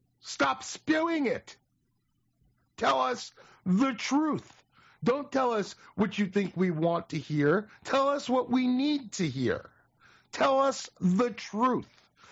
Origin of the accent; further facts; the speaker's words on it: New Jersey, United States; Where I come from, that's called bullshit. Yeah, I mean, because I'm from Jersey. Jersey, we call bullshit, bullshit.